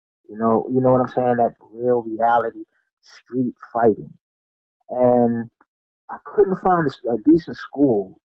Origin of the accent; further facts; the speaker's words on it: Trenton, New Jersey, United States; I'm from Trenton, New Jersey. We got 7.5 miles away from everywhere.